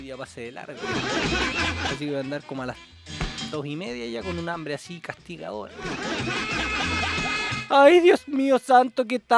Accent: Chile; Yo soy un chileno tradicional.

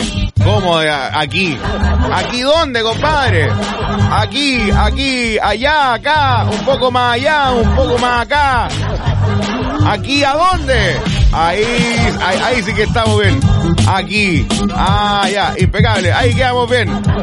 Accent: Chile; para nosotros como el pueblo, para nosotros como chilenos, esto no es nuevo.

